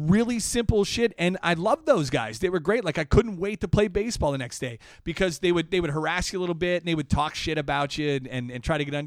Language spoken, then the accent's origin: English; Wisconsin, United States; When I was growing up in Wisconsin, there were hazing stories already at that point